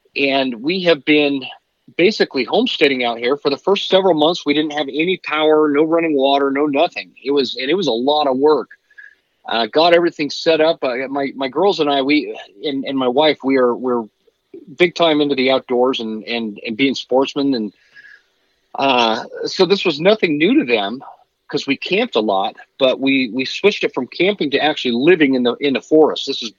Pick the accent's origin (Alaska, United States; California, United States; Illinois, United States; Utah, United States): Utah, United States; I grew up hunting the West. I grew up in Utah, and spent a lot of time in Utah, Idaho, and Wyoming, doing very outdoorsy.